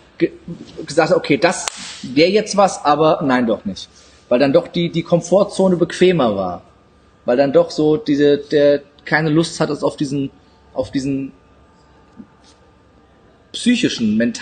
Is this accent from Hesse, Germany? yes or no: yes; Wiesbaden, Hesse, Germany; Weil ich zweisprachig aufgewachsen, leider. Ja. Ich bin in Wiesbaden geboren und aufgewachsen.